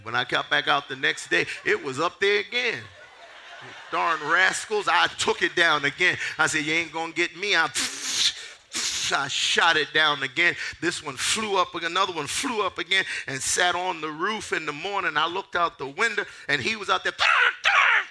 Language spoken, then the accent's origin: English; Philadelphia, Pennsylvania, United States; I'm from North Philadelphia.